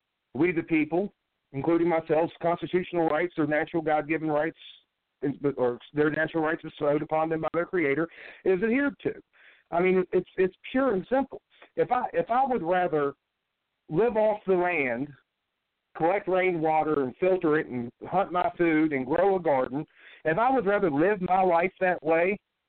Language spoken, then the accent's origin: English; California, United States; born there; but I was born in the Pendleton Hospital.